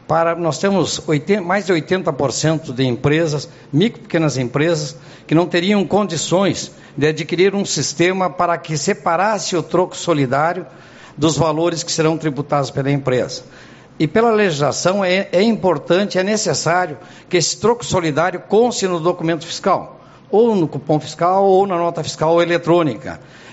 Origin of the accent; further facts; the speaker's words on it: Uruguaiana, Rio Grande do Sul, Brazil; Sou uruguaienense, sou natural de Uruguaiana. Minha família toda é daqui de Uruguaiana